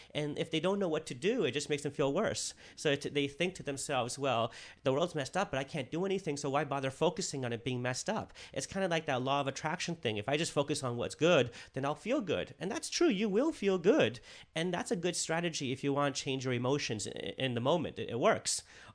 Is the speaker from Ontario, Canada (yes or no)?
yes; Toronto, Ontario, Canada; So I grew up here in Toronto on welfare.